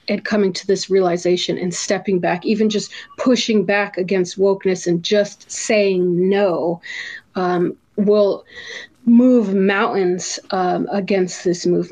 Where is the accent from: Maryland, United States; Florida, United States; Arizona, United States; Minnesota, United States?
Arizona, United States; Tucson; I'm from Tucson, so Arizona. And so that was big where I grew up. You know, yeah. I grew up in like a Mexican neighborhood.